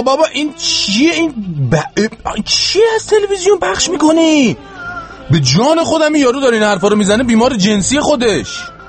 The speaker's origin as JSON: {"language": "Persian", "country": "Iran", "moved": "yes", "said": "چند وقت آقا از ایران اومدم بیرون؟"}